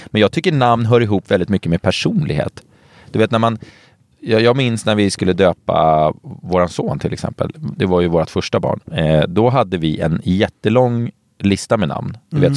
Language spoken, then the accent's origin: Swedish; Norrtälje, Stockholm County, Sweden; Jag kommer från Norrtälje, och där säger man inte ä.